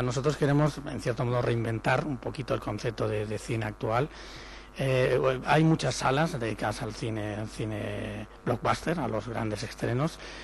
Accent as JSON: {"language": "Spanish", "town": "Sitges", "region": "Catalonia", "country": "Spain", "tie": "born or raised there", "lives_now": "Madrid, Spain", "said": "yo soy de Sitges, nací en Sitges, y he vivido y he disfrutado del Festival de Sitges, y en cierto modo he intentado traerme un trocito de Sitges a Madrid"}